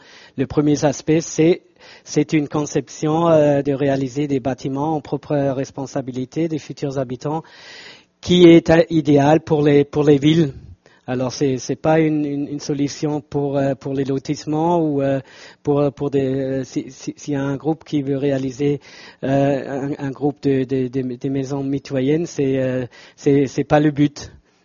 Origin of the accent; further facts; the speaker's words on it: Stuttgart, Baden-Württemberg, Germany; French is a second language; à Stuttgart, on est sérieux, hein. On a une Mercedes et on est sérieux.